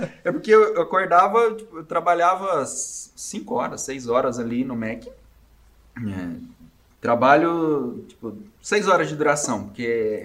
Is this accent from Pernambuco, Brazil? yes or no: no; Jauru, Mato Grosso, Brazil; now in Joinville, Brazil; eu sou um joinvilense importado. Eu sou de Jauru, Mato Grosso.